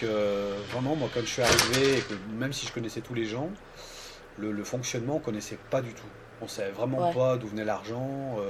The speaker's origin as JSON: {"language": "French", "town": "Saint-Étienne", "region": "Auvergne-Rhône-Alpes", "country": "France", "said": "Bon, moi, je suis stéphanois, donc..."}